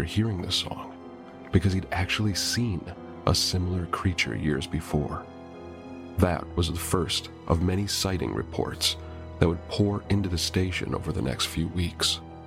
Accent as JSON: {"language": "English", "town": "Detroit", "region": "Michigan", "country": "United States", "said": "I'm from Detroit."}